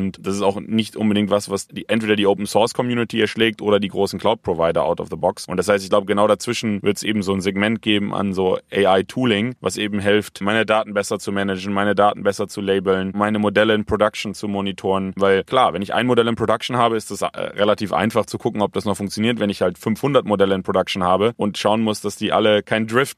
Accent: Bremen, Germany; Wir kommen beide aus Bremen

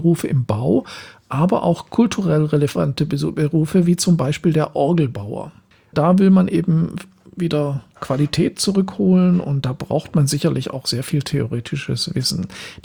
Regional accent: Southern Germany, Germany; now in Berlin, Germany; nach einer Zeit von 2 Jahren hier in Berlin, wo ich hauptsächlich von Aufträgen aus dem Süden Deutschlands, wo ich herkomme, gelebt habe

